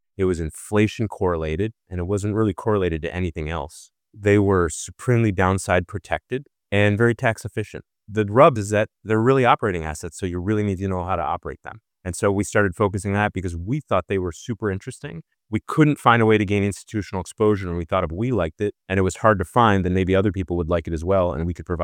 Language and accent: English; Midwest, United States; Well, I grew up in the Midwest, where we were familiar with a lot of transportation, obviously the automotive industry, but we saw a lot of rail cars, chassis, and trailers, and certainly airplanes going all over the place.